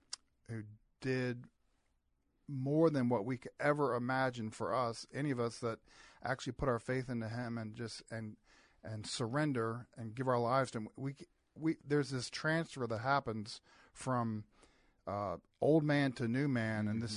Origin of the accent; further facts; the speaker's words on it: Charlottesville, Virginia, United States; So I actually born and raised in Charlottesville. My dad came here in the 50s to UVA, never left.